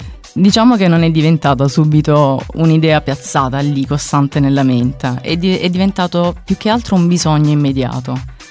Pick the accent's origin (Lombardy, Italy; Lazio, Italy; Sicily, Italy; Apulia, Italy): Apulia, Italy; Torre Santa Susanna; ho 31 anni, sono di Torre Santa Susanna, della provincia di Brindisi.